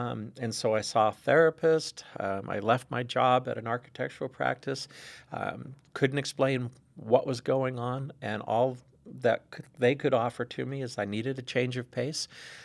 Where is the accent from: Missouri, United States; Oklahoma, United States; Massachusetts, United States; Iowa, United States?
Massachusetts, United States; I grew up in Massachusetts, in rural Massachusetts, in the 60s and 70s